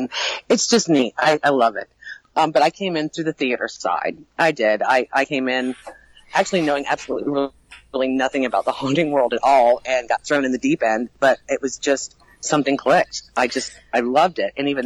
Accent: Florida, United States; I grew up in the Central Florida area, and so there used to be like these old school haunts

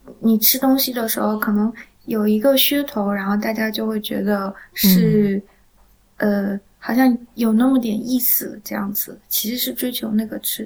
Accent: Shandong, China; 因为我从小不是在海边长大的，我是在就是鲁西南长大的，所以我们那边的人并没有吃鱼的习惯，所以我从小对海鲜呀河鱼什么的都并不是非常的熟悉。我爸爸虽然是南方人，但是也不是住在河边

